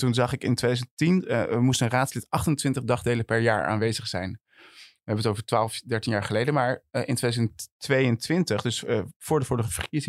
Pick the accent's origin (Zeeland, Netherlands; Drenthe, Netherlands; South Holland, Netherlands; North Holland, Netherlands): North Holland, Netherlands; Amsterdam; Als Amsterdammer, als inwoner van de stad, die gelooft in het democratische proces